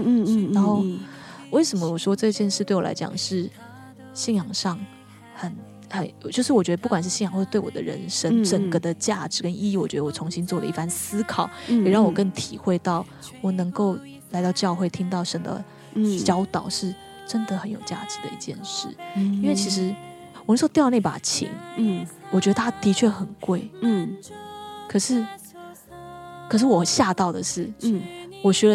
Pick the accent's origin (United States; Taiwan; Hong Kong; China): Taiwan; Taipei; 那其实我因为我是台北人，我又从大一就开车、所以我其实对路都很熟